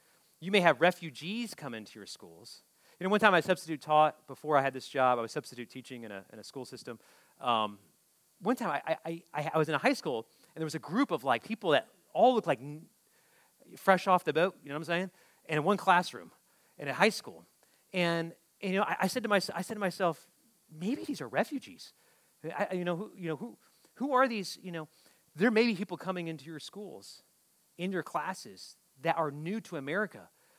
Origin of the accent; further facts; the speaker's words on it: Ohio, United States; Because I grew up in Ohio, and it's not as diverse, okay?